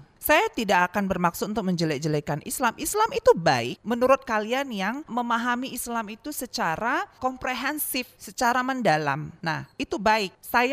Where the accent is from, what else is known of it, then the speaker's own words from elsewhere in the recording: Medan, North Sumatra, Indonesia; saya lahir dari keluarga muslim. Dan juga keluarga muslim saya kan juga dari kecil memang saya lahir di Medan.